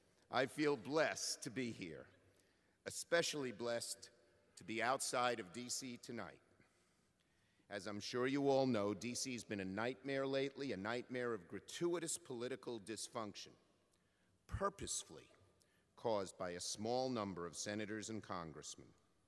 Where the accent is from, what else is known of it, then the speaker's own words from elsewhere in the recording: Brooklyn, New York, United States; And I'm still from Brooklyn. I've lived through garbage strikes.